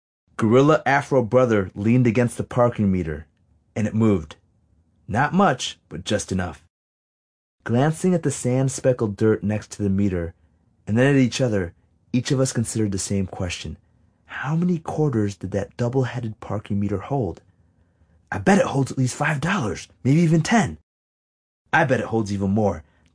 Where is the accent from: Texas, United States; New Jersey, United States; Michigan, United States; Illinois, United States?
Illinois, United States; Wheaton; Growing up in Michael Jordan's backyard, we started to play hoops religiously. During the height of our basketball fever, All of Wheaton's teenage greats converged on one outdoor court, Triangle Park, just over the railroad tracks from where we lived.